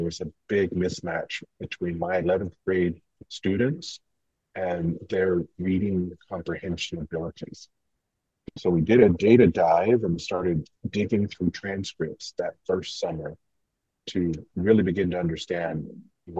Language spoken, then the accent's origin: English; Oklahoma, United States; The Comanche, because I'm Comanche from Oklahoma.